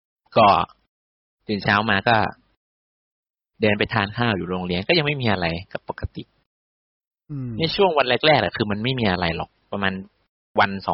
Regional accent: Isan, Thailand; ใช่แต่เราเป็นคนที่มาจากภาคอีสานไง

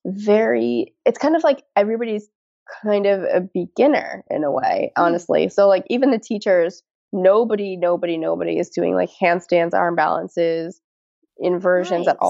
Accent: Florida, United States; now in France; I'm going to give one in my hometown in Florida, and I'll give one here in France.

